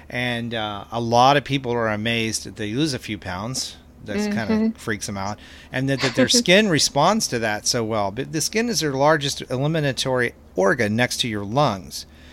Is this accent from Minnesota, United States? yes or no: no; Texas, United States; also born or lived in Pennsylvania; I'm from Texas originally. I lived in Pennsylvania for 15 years.